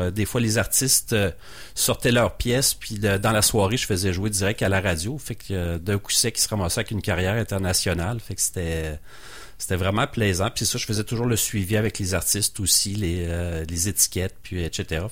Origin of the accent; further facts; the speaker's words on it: Rimouski, Quebec, Canada; now in Quebec City, Canada; Je venais de Rimouski. Puis, c'est ça, je suis arrivé à Québec